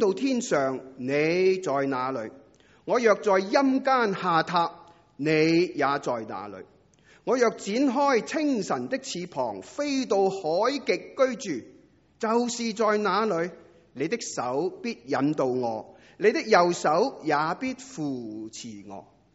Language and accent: Chinese; China; 我们中国人都有一句说话叫做举头三尺有神明